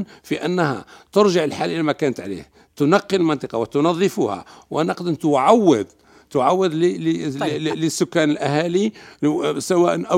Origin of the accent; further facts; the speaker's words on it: Algeria; احنا حتى احنا كجزائريين كان ما يسمى بالحماية الدبلوماسية والاختصاص الشخصي